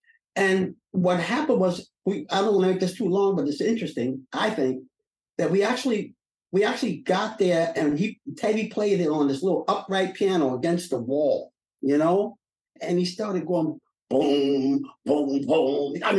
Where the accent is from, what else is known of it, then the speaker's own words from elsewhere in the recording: Brooklyn, New York, United States; We're all from Brooklyn, man.